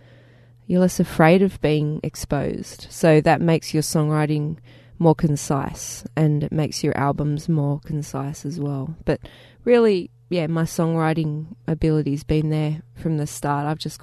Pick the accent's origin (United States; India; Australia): Australia; Gosford, New South Wales; now in Melbourne, Australia; I grew up in Gosford, actually, so I'm used to being not in a city